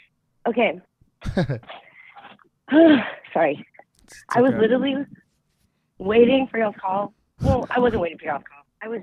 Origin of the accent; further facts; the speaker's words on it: San Antonio, Texas, United States; I'm from San Antonio.